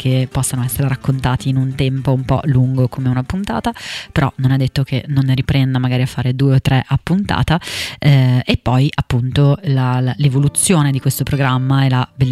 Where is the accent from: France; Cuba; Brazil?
Brazil; amico che ha saudade do Brasil, vorrebbe andarci, vorrebbe conoscere qualcosa in più della cultura del mio paese